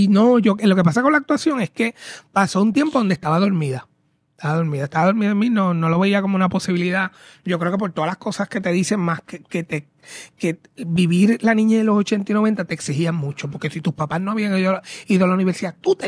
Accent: Peñuelas, Puerto Rico; En Peñuelas. Yo soy de Peñuelas.

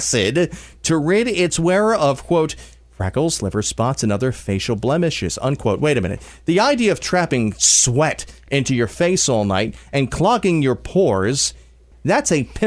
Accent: United States; I'm very average and I'm very American.

